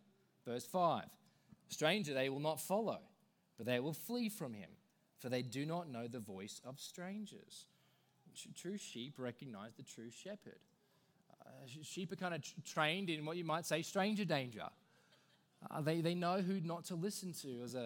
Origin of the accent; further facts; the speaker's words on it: Australia; growing up in Australia, we tend to think thousands of sheep being kind of herded by helicopters